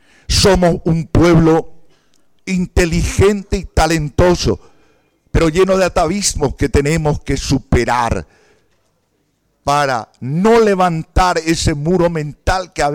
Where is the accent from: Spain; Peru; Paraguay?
Paraguay; Más allá de los colores, importan los colores, somos paraguayos todos.